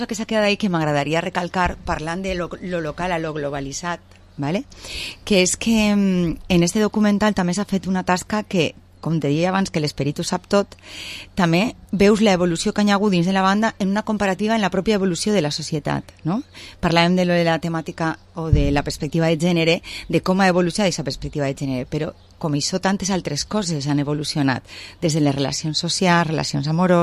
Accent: Benicàssim, Valencian Community, Spain; now in Vila-real, Spain; jo fa molts anys que visc a Vila-real, però jo sóc de Benicàssim, entonces la majoria de la gent me coneixien a mi

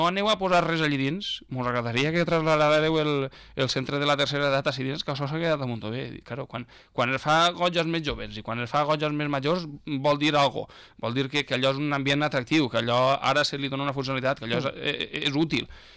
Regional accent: Les Alqueries, Valencian Community, Spain

